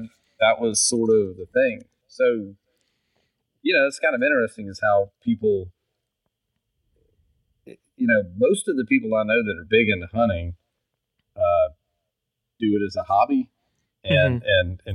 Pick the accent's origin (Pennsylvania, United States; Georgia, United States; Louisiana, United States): Georgia, United States; Augusta; I grew up in Augusta, Georgia, which is a great town.